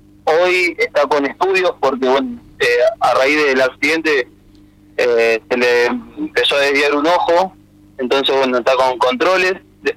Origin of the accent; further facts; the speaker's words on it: Villa Constitución, Santa Fe, Argentina; Nosotros somos de Villa Constitución, provincia de Santa Fe, que está aproximadamente a 240 kilómetros ahí de Mercedes.